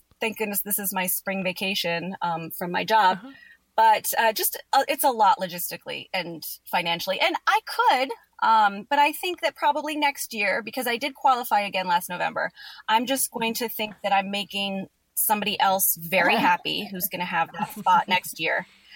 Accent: New Hampshire, United States; I grew up in New Hampshire and I always said I will never live in New England again because I'm always cold.

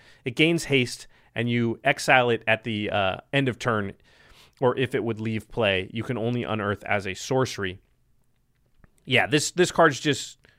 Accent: Portland, Oregon, United States; one of the reasons it's very me is because I'm from Portland.

